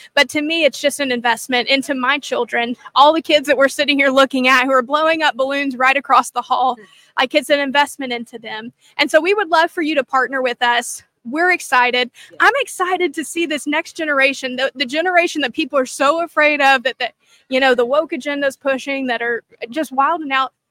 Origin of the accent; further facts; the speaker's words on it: Texas, United States; And as a Texan, we love to hear we're leading the way.